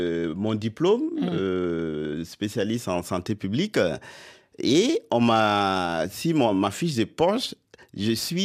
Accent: Burkina Faso; moved away as an adult; Alors, j'étais là en tant que Burkinabé, pays des hommes intègres. Je m'en voulais de quitter le pays.

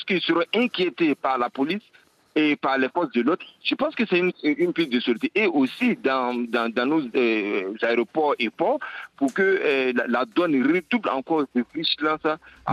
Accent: Côte d’Ivoire; Et quand il demande de légaliser la cocaïne ici, chez nous en Côte d'Ivoire

